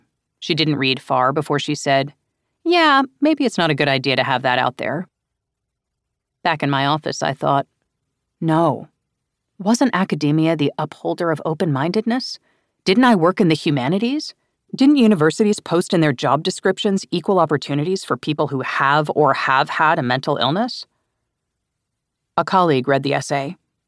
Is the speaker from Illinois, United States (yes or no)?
yes; Illinois, United States; In my home state of Illinois, aggravated assault, a felony depending on the circumstances, can get less than a year.